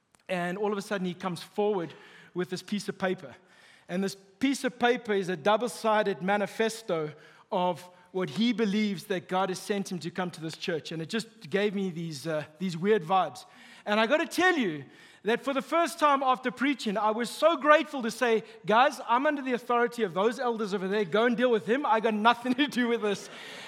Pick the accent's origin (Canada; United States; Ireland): Canada; when you walk in there as a Canadian, you want to cry because it's the same price as like just a duplex over here.